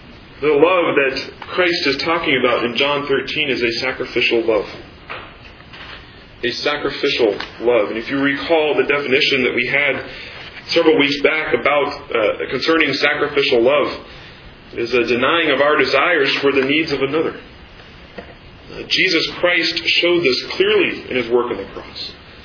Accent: Shawnee, Kansas, United States; there's one man in the church I grew up in Shawnee, Kansas.

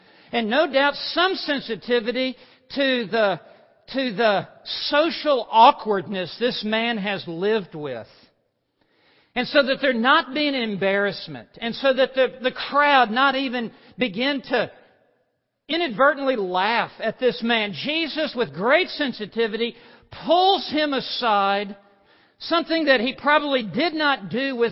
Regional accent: St. Petersburg, Saint Petersburg, Russia; English is a second language; now in United States; And she moved to America. And she moved to Alabama. And so I came from St. Petersburg, Russia, to Alabama.

